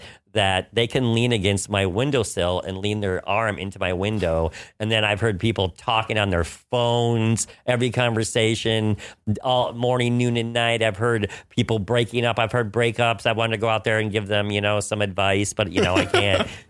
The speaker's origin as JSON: {"language": "English", "region": "New York", "country": "United States", "said": "You know, I think being a New Yorker, too, a lot of us have our hands in a bunch of different pots."}